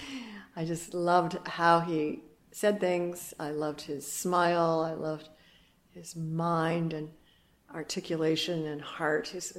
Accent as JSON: {"language": "English", "region": "New York", "country": "United States", "moved": "as an adult", "lives_now": "Berkeley, United States", "said": "first out to California from New York, being a New Yorker for my whole life, really. Jump over to California, try it out, be a New Yorker living in California."}